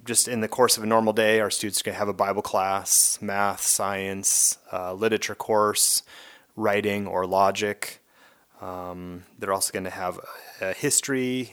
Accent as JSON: {"language": "English", "town": "Ronan", "region": "Montana", "country": "United States", "tie": "born or raised there", "said": "I grew up in Western Montana, graduated from Ronan High School."}